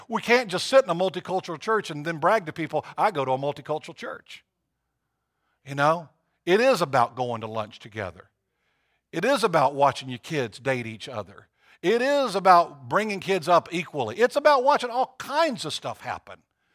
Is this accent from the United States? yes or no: no; Jamaica; accent: Jamaican; I'm viewed as a black person until they hear my Jamaican accent. I know that sets me apart in some ways.